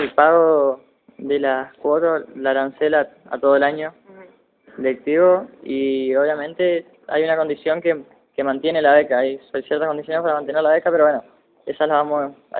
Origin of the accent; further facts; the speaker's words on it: Posadas, Misiones, Argentina; soy acá de Posadas, egresado del Colegio San Basilio Magno.